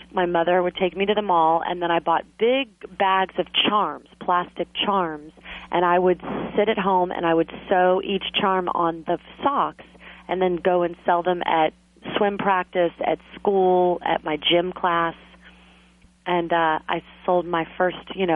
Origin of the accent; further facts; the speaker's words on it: Clearwater Beach, Florida, United States; I grew up on Clearwater Beach, Florida, near mm-hmm. Tampa on the West Coast. And, you know, so I'm a beach girl at heart.